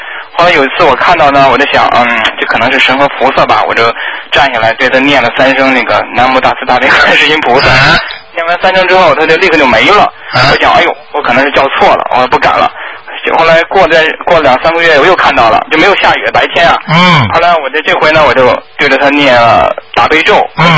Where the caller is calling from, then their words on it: United States; 我从美国打过来